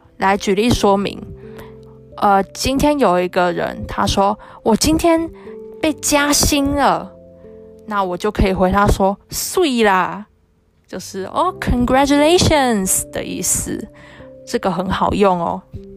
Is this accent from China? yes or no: no; Taiwan; 就是我们台湾人常用的句子。